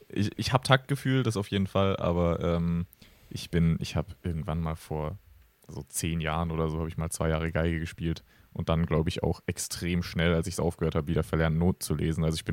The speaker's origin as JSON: {"language": "German", "town": "Freiburg", "region": "Baden-Württemberg", "country": "Germany", "said": "ich komme ja aus Freiburg, und da ist es irgendwie so Tradition"}